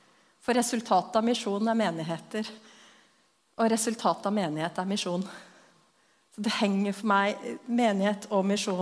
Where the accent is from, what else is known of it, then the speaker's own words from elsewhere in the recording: Lillehammer, Innlandet, Norway; barndommen min på Lillehammer, og musikk og hjemme fullt av folk. Så jeg ble veldig tidlig glad i Jesus.